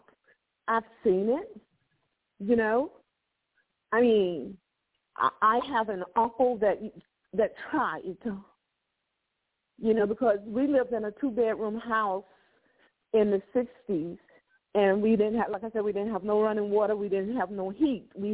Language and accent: English; Windfall, North Carolina, United States; born there; I was born in North Carolina on the Outer Banks, near the Outer Banks.